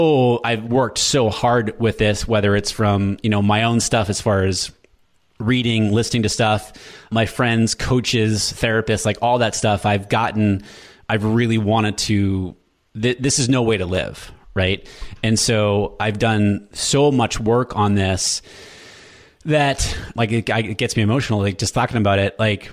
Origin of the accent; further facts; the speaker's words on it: Hampton, New Hampshire, United States; So I grew up in Hampton, New Hampshire, and the high school had 1,300 people in it total. That was huge for my town.